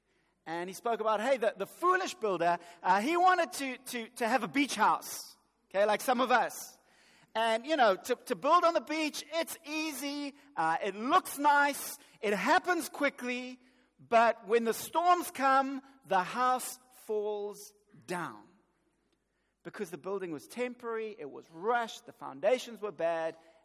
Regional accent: Johannesburg, Gauteng, South Africa; I grew up in Johannesburg. Now, in Johannesburg, this is how we build fire, okay?

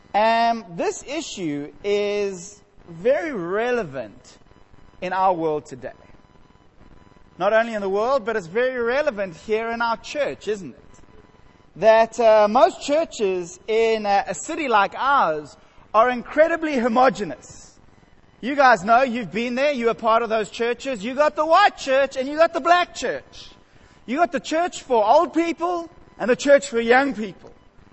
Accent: Johannesburg, Gauteng, South Africa; also born or lived in Rondebosch, South Africa; I grew up in Johannesburg. I lived in Rondebosch.

